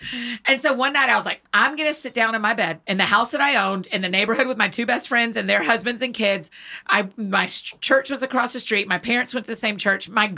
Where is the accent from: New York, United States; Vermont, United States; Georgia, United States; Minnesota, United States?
Georgia, United States; Marietta; So I grew up in Georgia. I grew up in Marietta. Went to University of Georgia.